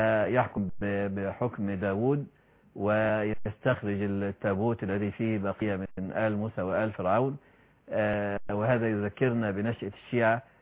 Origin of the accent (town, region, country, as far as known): Egypt